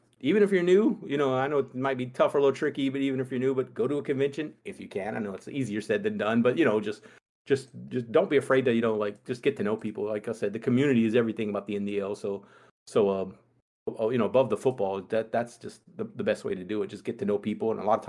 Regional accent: Louisiana, United States; Pretty much, like I said, you know, just born and raised in South Louisiana.

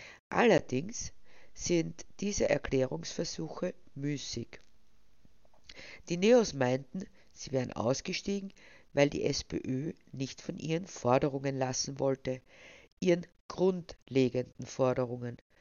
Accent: Austria; bei dem, was sich in meinem Heimatland abspielt. Man möchte fast meinen, was sich da abspielt, das gemahnt schon sehr an eine Tragikomödie, und dazu haben die ÖsterreicherInnen bekanntermaßen eine besondere Affinität.

